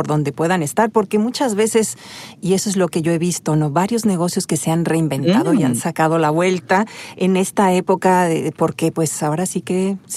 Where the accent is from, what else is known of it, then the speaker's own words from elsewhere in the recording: Mexico; moved away; cuando llegué de México, no me pasaba por la mente poder hacer algo así